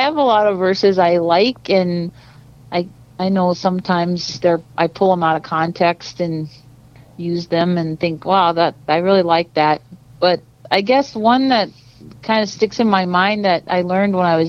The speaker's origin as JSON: {"language": "English", "region": "Kansas", "country": "United States", "tie": "born or raised there", "also_born_or_lived": "Missouri / North Dakota", "said": "And so I was born in Missouri and raised in Kansas, and then I ended up in North Dakota through a kind of a school program."}